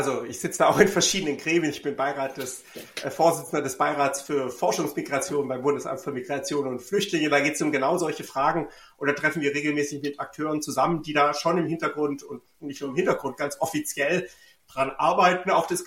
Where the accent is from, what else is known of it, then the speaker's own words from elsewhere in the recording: Konstanz, Baden-Württemberg, Germany; Also ich komme ja aus Süddeutschland und speziell Konstanz ist in der Nähe zur Schweiz.